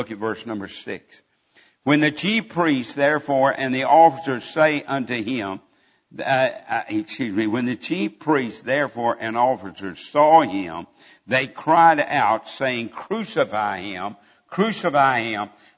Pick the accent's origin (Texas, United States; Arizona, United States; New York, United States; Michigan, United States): Texas, United States; Borger; pastor referred to my hometown a while ago of Borger. Any of you know where Borger is? Several of you do. 50 miles from Amarillo, a little oil field town.